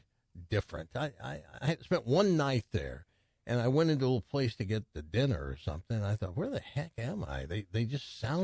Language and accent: English; the South, United States; at least where I grew up in the South, handing down a gun, father to son or grandfather's gun, is kind of a big deal.